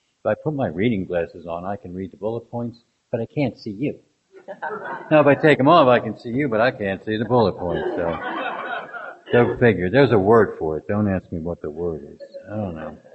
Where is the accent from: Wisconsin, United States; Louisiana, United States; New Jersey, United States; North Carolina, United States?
New Jersey, United States; Hopewell; now in Tucson, United States; I grew up in Hopewell, New Jersey, before I moved to Tucson.